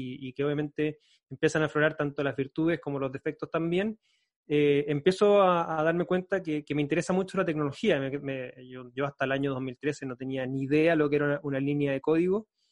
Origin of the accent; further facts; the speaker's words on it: Concepción, Biobío, Chile; Yo soy de Concepción, queda como a 5 o 6 horas de viaje en auto